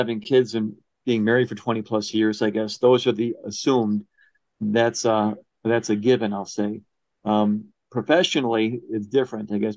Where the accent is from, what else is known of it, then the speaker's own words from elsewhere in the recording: Milwaukee, Wisconsin, United States; I was born and raised in Milwaukee